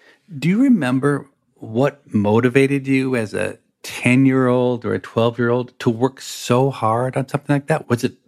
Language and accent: English; United States; I just memorized and practiced really hard 4 sentences. I'm American.